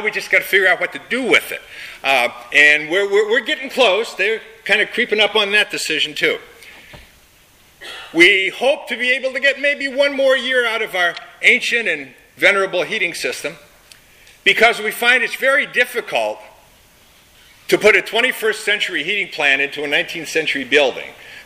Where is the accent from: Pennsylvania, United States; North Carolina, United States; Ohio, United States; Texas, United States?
Ohio, United States; You know, when I grew up in Ohio, and perhaps you did too